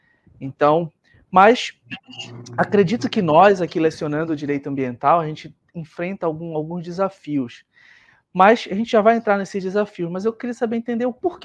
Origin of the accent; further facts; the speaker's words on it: Amazon, Brazil; eu sou da Amazônia, eu sou amazônida